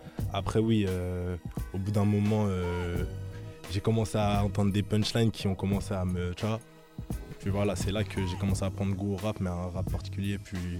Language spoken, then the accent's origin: French; Créteil, Île-de-France, France; Ouais, moi je viens de Créteil.